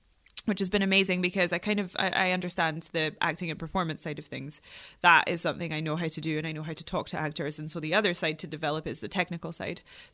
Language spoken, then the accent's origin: English; Inverness, Scotland, United Kingdom; it's set in my hometown, Inverness in Scotland.